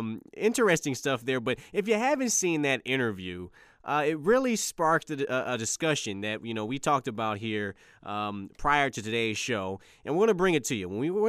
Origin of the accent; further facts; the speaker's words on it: Detroit, Michigan, United States; I could go to keeping it really, really local to my hometown of Detroit with Dave Bing, who is now the mayor of, well, was the mayor of Detroit